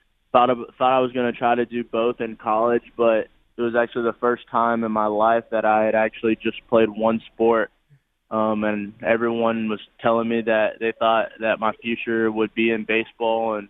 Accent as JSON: {"language": "English", "town": "Jacksonville", "region": "Florida", "country": "United States", "said": "because I'm from Jacksonville area. That's my team."}